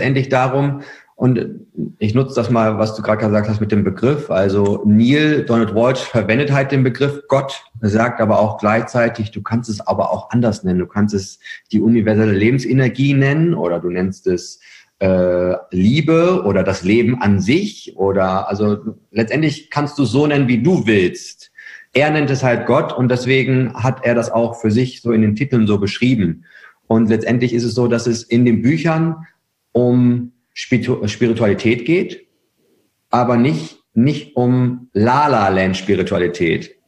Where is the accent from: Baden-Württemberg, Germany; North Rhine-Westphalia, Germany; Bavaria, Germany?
North Rhine-Westphalia, Germany; Herford; ich bin aktuell 37 Jahre. bin Ostwestfale durch und durch. Ja. Also ich komme aus Herford